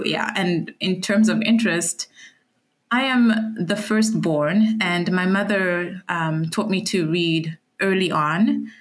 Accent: south, Namibia; Well, I grew up in Namibia, in a tiny town in the south, like on the coast.

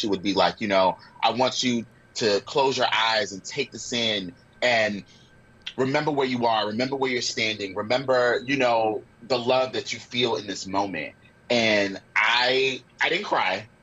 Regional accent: New York, United States; Yeah, I mean, look, we're from New York. The greatest pizza in the world exists in New York.

